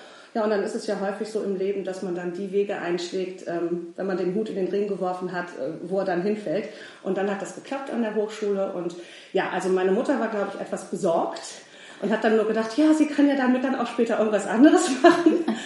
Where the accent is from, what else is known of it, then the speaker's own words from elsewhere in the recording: Hanover, Lower Saxony, Germany; born there; now in Horneburg, Germany; Also ich bin gebürtige Hannoveranerin